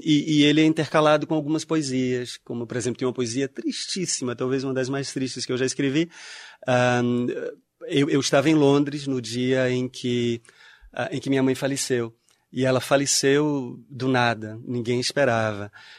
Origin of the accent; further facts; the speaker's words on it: Salvador, Bahia, Brazil; uma escola conhecida no subúrbio de Piripiri, de onde eu venho, em Salvador, na Bahia.